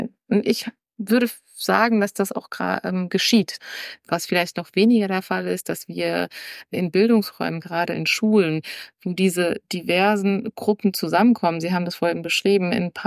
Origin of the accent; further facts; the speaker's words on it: Canada; sondern das gehört zu uns als Kanadier so.